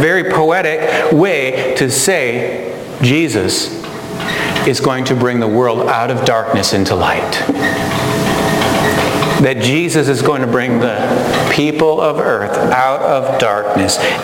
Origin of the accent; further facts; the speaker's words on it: St. Paul, Minnesota, United States; And Mason City is 2.5 hours of where I grew up in St. Paul, Minnesota.